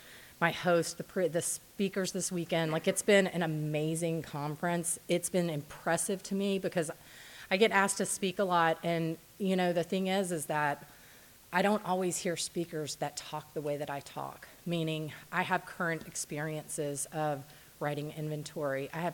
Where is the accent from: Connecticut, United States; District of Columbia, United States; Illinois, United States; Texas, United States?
Texas, United States; So I grew up in Texas. I have an older brother, a younger half-sister.